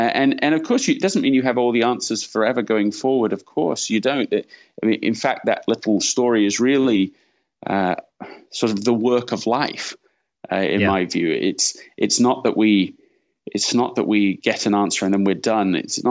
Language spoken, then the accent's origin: English; Leeds, Yorkshire and the Humber, United Kingdom; also born or lived in London; now in California, United States; Yeah, I'm from London, England originally, and grew up in Leeds in Yorkshire in the north of England.